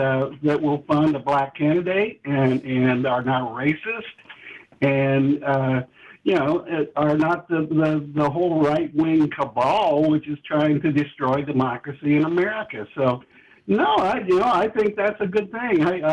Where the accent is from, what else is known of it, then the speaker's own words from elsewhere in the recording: Union City, Indiana, United States; I grew up in Union City, Indiana, a small town in Indiana, which is an extremely right-wing state.